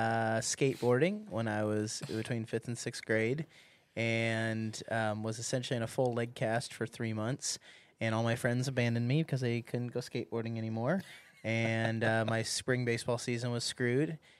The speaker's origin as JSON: {"language": "English", "town": "Olympia", "region": "Washington", "country": "United States", "tie": "born or raised there", "said": "Yeah, so Washington State. So I grew up in Washington State, Olympia, Lacey area, south of Seattle a little bit. And so I fell in love with fishing there, but it wasn't really there that I got hooked."}